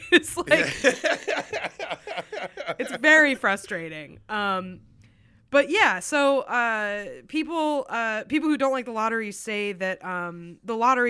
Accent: New Hampshire, United States; And then in 1964, my home state of New Hampshire became the first state

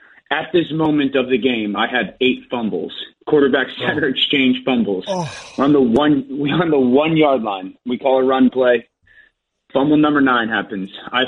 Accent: Connecticut, United States; My sophomore year of high school, I grew up in Connecticut. And there's a pocket of Connecticut that's got some pretty good, decent high school football for Connecticut, known as the Valley. That's where I'm from.

